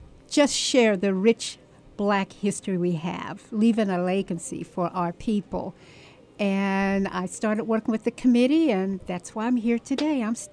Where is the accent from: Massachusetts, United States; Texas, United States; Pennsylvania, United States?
Pennsylvania, United States; Pittsburgh; moved away as an adult; now in Augusta, United States; Well, as I shared with you, I am from Pittsburgh, Pennsylvania. Really a little city outside of Pittsburgh, about 40 minutes outside of Pittsburgh, but all my adult life I spent in Pittsburgh.